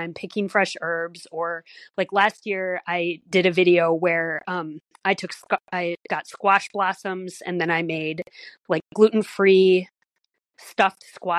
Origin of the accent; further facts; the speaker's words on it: Wisconsin, United States; So I am originally from Wisconsin.